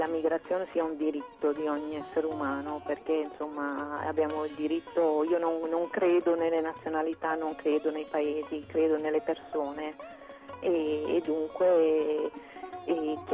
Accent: India; now in Italy; ho voluto non limitarmi a quelle che conosco in quanto indiana che vive in Italia

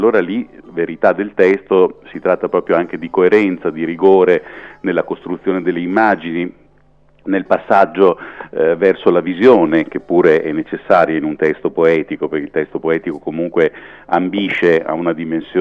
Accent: Emilia-Romagna, Italy; come faccio io da modenese nella mia sezione

